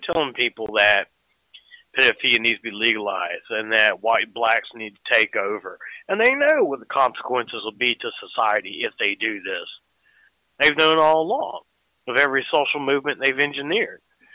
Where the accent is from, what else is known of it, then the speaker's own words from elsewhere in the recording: South Carolina, United States; I'm from South Carolina in North America